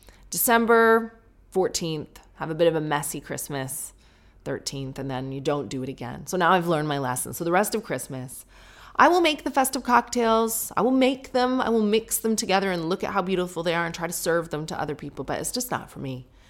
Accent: United Kingdom; But now I'm being polite. I'm being British.

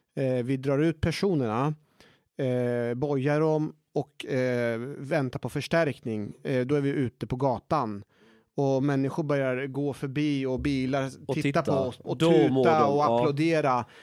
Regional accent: Östergötland, Sweden; accent: Östgötska; Ja, ja, framförallt när jag pratar östgöts brytning.

